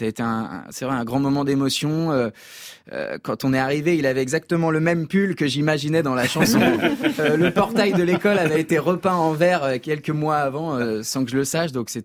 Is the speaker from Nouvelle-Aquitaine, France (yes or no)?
yes; Nouvelle-Aquitaine, France; J'ai grandi dans la Creuse, donc il fallait faire 80 bornes pour aller voir un concert